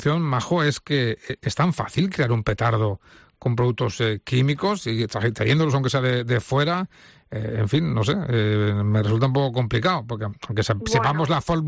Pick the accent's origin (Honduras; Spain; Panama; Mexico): Spain; Valencian Community; los que somos falleros o valencianos sabemos desde chiquitines que esto es peligroso